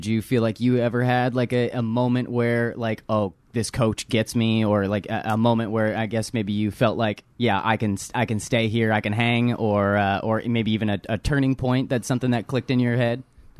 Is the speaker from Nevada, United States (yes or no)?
yes; Las Vegas, Nevada, United States; born there; So as a Vegas fan, I was born in Vegas.